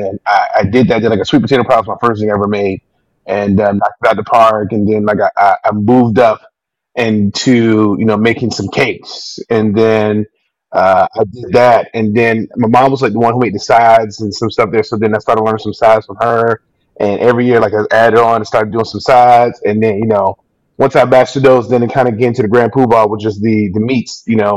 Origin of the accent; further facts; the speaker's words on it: Miami, Florida, United States; now in Orlando, United States; I was born and raised in Miami. Born and raised in Miami, and then I've been now in Orlando now for 18 years.